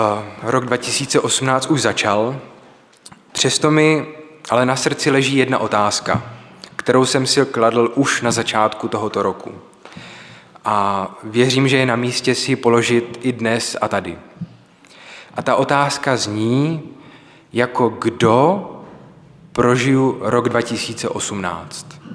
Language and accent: Czech; Brno, South Moravian Region, Czechia; Já vás zdravím z Brna, jenom abych možná se trochu představil, jsem z Brna z Královopolského sboru, kde sloužím na částečný úvazek jako pastorační asistent.